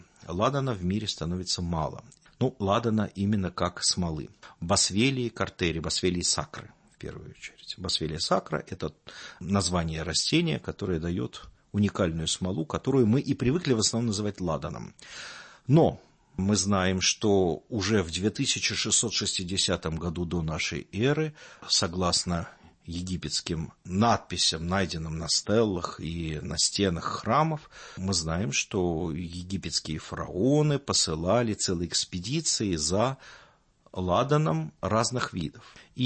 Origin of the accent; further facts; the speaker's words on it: Moscow, Russia; я москвич